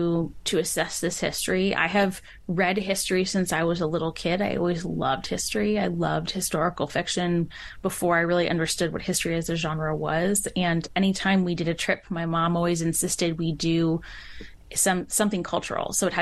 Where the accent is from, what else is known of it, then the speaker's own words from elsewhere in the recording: California, United States; I grew up in California. So the history that was around me was not this type of history, but we did a lot of traveling and I got to see a lot of really great places.